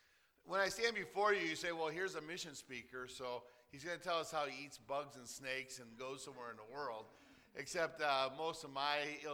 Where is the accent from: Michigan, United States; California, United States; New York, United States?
Michigan, United States; Detroit; Number one is just that I was raised in Detroit, Michigan. So excuse me if I do have an urban mentality